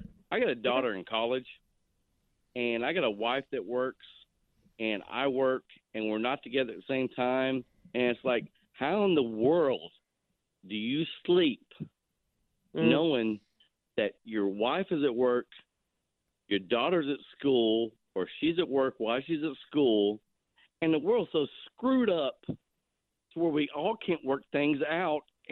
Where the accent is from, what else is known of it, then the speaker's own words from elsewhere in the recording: Tennessee, United States; Tennessee. I'm from the South.